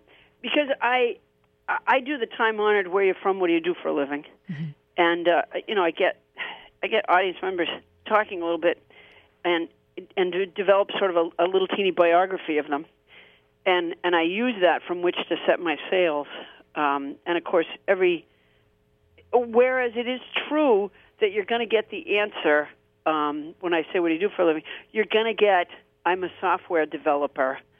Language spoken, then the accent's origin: English; Huntsville, Alabama, United States; born there; I was born in Alabama, and I consider it one of the greatest strokes of luck that my father, when I was born, the night I was born in Huntsville, Alabama, December 29th, he was in Sudbury, Massachusetts